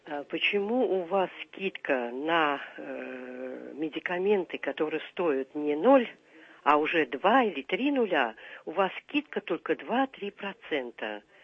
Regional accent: Moscow, Russia; Нет, я из Москвы.

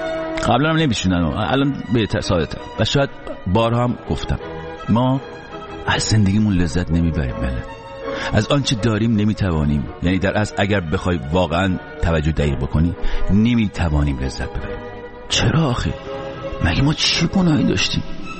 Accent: Iran; ما در کشوری بزرگ شدیم، در جایی هستیم، اهل جایی هستیم

